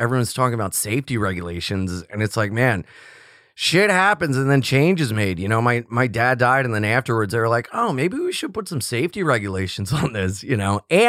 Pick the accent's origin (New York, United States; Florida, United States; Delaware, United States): Delaware, United States; Yeah, born and raised in Delaware. And the place where I was baptized is the same place where my parents got married and where we had my dad's funeral.